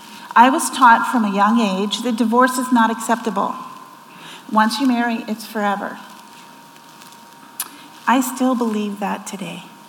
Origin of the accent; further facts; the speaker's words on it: Modesto, California, United States; born there; I was born right here in Modesto.